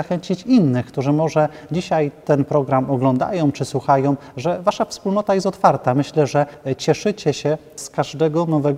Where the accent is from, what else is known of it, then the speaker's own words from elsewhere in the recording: Mikstat, Greater Poland Voivodeship, Poland; Ja pochodzę z Mikstatu, czyli nieopodal stąd